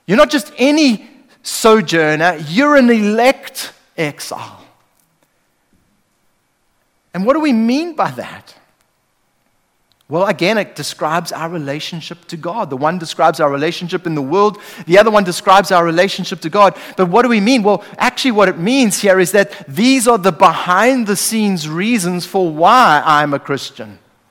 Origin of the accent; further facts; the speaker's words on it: South Africa; now in New Zealand; Now, I'm still a South African. By the way, I have South African citizenship, I have British citizenship, and I'm a permanent resident in New Zealand.